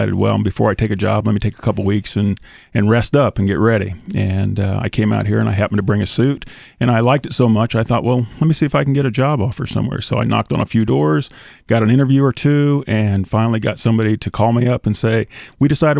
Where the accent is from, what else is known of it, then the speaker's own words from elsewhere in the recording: Terre Haute, Indiana, United States; I grew up in Terre Haute, Indiana. I went to school in Indianapolis.